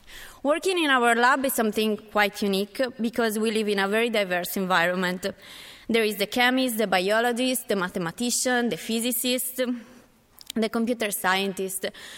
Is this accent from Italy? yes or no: yes; Italy; English is a second language; moved away as an adult; now in San Diego, United States; I am from Italy too, but I met Stefano here in San Diego 4 years ago for the first time